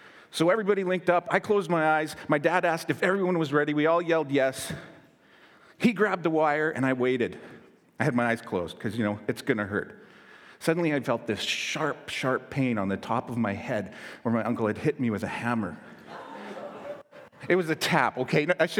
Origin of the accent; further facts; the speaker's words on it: Chilliwack, British Columbia, Canada; So I grew up in Chilliwack farm country, and behind our house was a grazing field for our neighbor's cows.